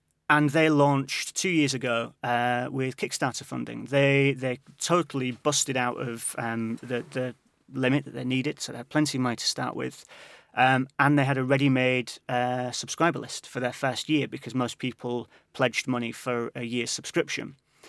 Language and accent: English; Yorkshire and the Humber, United Kingdom; but I'm from East Yorkshire, so I don't go over that side too often.